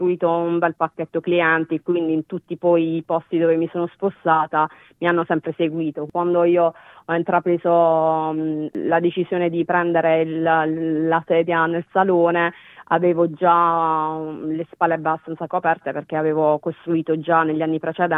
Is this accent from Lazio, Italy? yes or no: no; Apulia, Italy; now in Sydney, Australia; Io sono pugliese, della provincia di Bari. Siamo arrivati qui tramite il lavoro di mio marito.